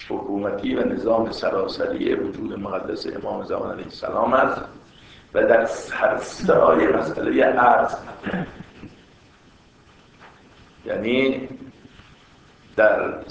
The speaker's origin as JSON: {"language": "Persian", "country": "Iran", "said": "هویت ما اینه ایرانی هستیم دیگه"}